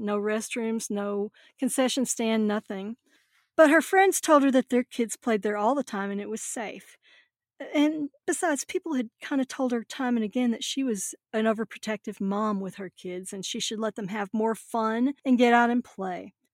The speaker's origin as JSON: {"language": "English", "region": "Arkansas", "country": "United States", "tie": "born or raised there", "said": "today our first case is from my home state of Arkansas"}